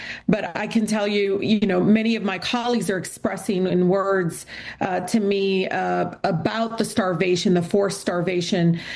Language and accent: English; Michigan, United States; Haweda, who's from Michigan, from my home state